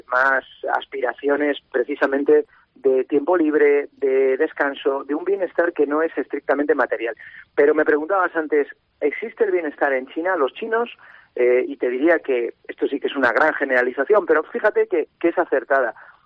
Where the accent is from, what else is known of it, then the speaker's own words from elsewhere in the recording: Spain; Yo me considero muy español y, de hecho, amo la cultura española y la europea.